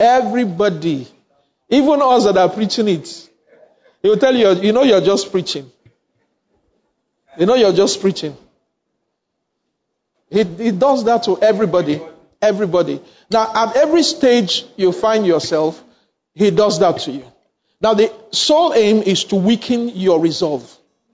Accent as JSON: {"language": "English", "country": "Nigeria", "said": "I said, I'm not your pastor. I am from Nigeria. You are in Austria. You are in Poland."}